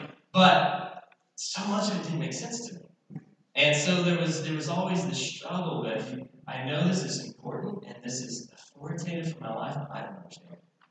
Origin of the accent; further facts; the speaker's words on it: New Mexico, United States; I grew up in New Mexico. My family... we weren't believers while I was growing up. We attended a Methodist church growing up